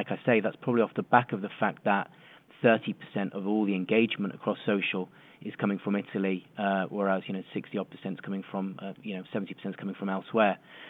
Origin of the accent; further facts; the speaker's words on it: Liverpool, North West England, United Kingdom; my dad, my granddad, my uncle, we were all Liverpool fans growing up in Liverpool.